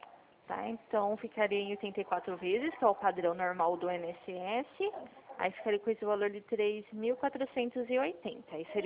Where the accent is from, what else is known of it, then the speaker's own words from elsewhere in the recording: São Carlos, São Paulo, Brazil; Fica aqui em Araraquara, tá? Mas eu sou de São Carlos. É, eu tô lá em Araraquara, mas sou de São Carlos.